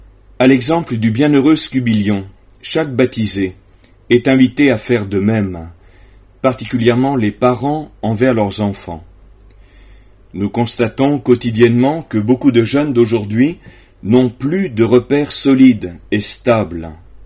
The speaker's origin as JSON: {"language": "French", "country": "Réunion", "said": "Chez nous, à La Réunion"}